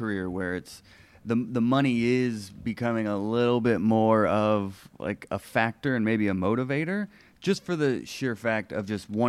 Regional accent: Somerville, Georgia, United States; Somerville, Georgia.

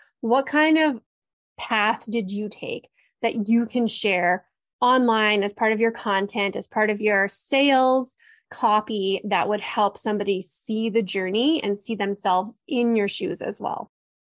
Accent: Canada; I'm Canadian, so I'm niche, okay?

